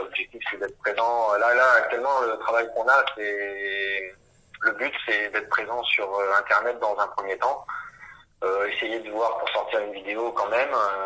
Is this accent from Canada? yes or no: no; Alençon, Normandy, France; chez nous à Alençon